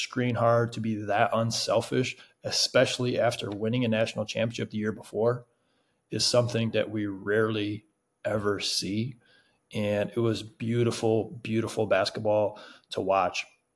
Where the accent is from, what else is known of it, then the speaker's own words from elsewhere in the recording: Michigan, United States; also born or lived in Ohio / Richmond, Indiana; Born and raised in Michigan, spent some time in Ohio, even spent a year in Indiana.